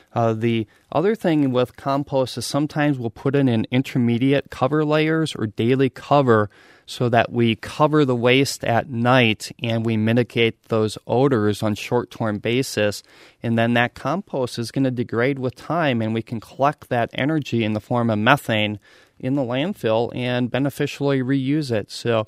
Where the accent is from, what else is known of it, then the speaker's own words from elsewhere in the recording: Stanley, Wisconsin, United States; I grew up in Stanley, Wisconsin, not too far from Eau Claire